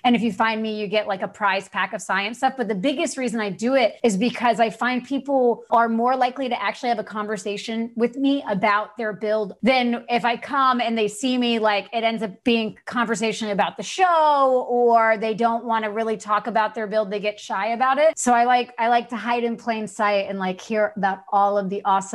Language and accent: English; the South, United States; And see, and I'm from the South, so they're big huggers.